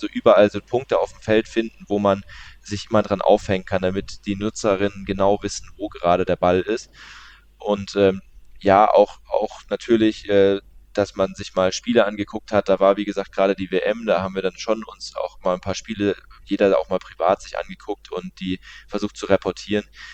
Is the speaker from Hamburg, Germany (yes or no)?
no; Walldorf, Baden-Württemberg, Germany; ich bin in Waldorf zur Schule gegangen.